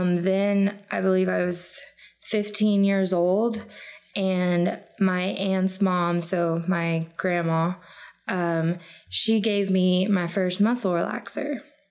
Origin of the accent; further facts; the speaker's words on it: Dallas, Texas, United States; also born or lived in Keesler Air Force Base; I'm from Dallas, Texas. My clean date is March 17th, 2017. A little bit about my childhood. I was born on the Keesler Air Force Base, so I was a military brat.